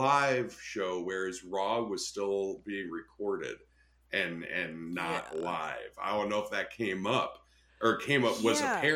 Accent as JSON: {"language": "English", "region": "Wisconsin", "country": "United States", "said": "Then again, I'm from Wisconsin, so I always say that, like, I'm from a suburb of Chicago, Wisconsin."}